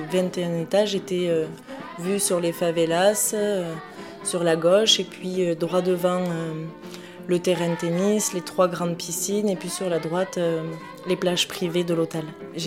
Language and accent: French; Pamiers, Occitanie, France; also born or lived in Villepinte; Je suis née à Villepinte dans le 93. À l'âge de mes 2 ans, mes parents ont décidé de quitter Paris. Je me suis retrouvée à habiter à Pamiers.